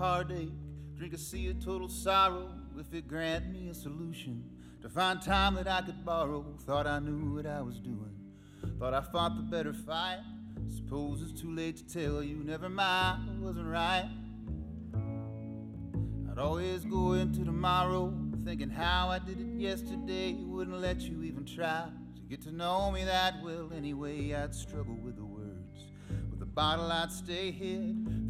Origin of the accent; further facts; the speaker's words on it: Louisa, Kentucky, United States; I grew up in Louisa, Kentucky. There's a lot of great pickers and singers from around those parts and songwriters.